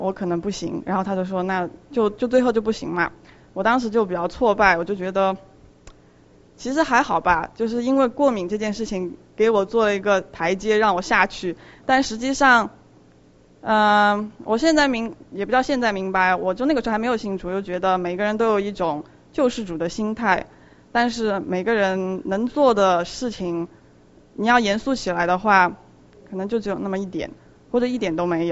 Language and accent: Chinese; China; 其实我学这些都是因为我在中国长大的。